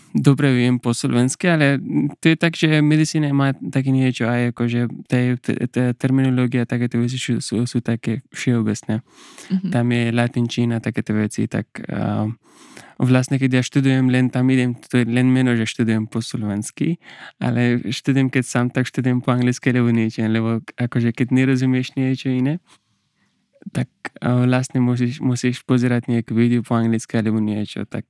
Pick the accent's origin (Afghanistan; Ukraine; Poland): Afghanistan; Slovak is a second language; now in Slovakia; Ja som z Afganistánu